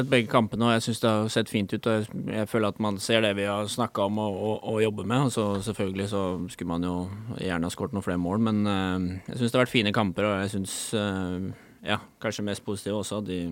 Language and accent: Norwegian; Denmark; Norwegian is a second language; Nå kommer jeg fra Danmark hvor det ekstremt korte preseasoner.